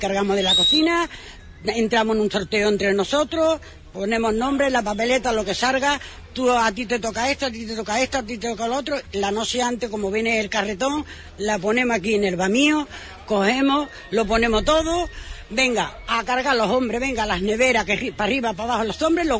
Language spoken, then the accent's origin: Spanish; Huelva, Andalusia, Spain; como somos de Huelva, un año vamos con uno y otro año vamos con otro, como somos de aquí